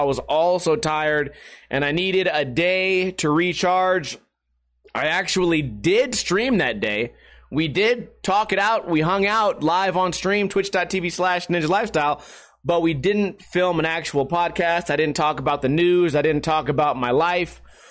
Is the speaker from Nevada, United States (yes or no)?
yes; Las Vegas, Nevada, United States; Two people in the chat room right now are on a Vegas vacation. My hometown, the city that I live in, they're out here hanging out.